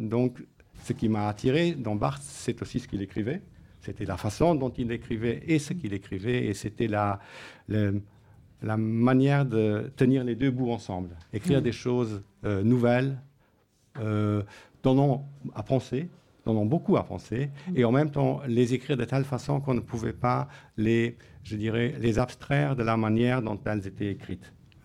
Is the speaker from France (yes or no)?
no; Luxembourg; Je suis originaire du Luxembourg, donc en plus je l'ai découvert en allemand.